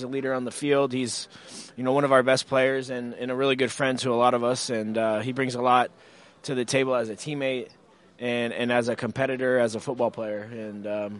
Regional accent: Texas, United States; clearly you're 11 years old growing up in Texas

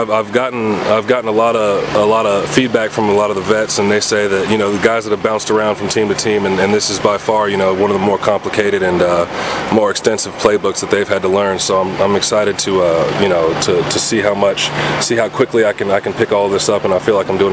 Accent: Illinois, United States; he's not far from where my hometown is, up in Illinois, where my mother stays.

